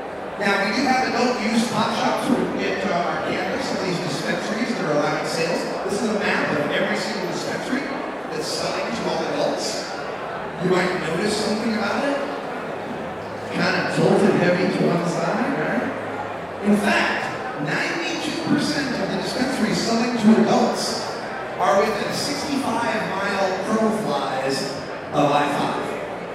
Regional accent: Boise, Idaho, United States; I'm from Boise originally, and I know his laws are really strict.

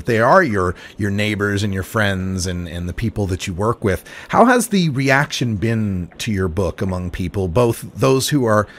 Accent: Idaho, United States; You know, I come from Idaho, where you had to be extremely closeted about your cannabis use

